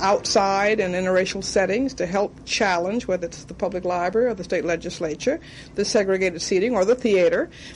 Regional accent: the South, United States; as a young black girl growing up in the South at that time

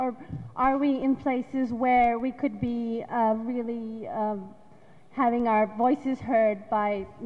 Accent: Colombia; One thing that I come from Colombia, South America

